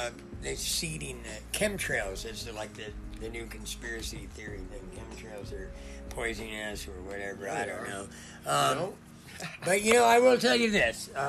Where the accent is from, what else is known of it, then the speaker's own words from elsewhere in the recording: Los Angeles, California, United States; I'm from Los Angeles, and long before everybody was complaining about pollution, we had, days